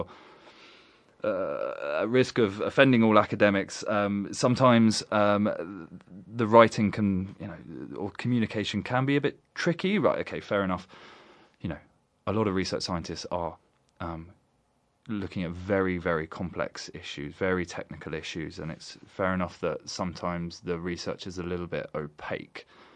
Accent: London, United Kingdom; this one really is a shout-out to London. This is my hometown.

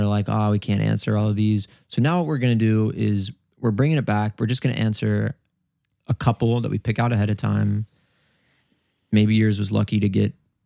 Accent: Midwest, United States; I'm just like, I'm from the Midwest.

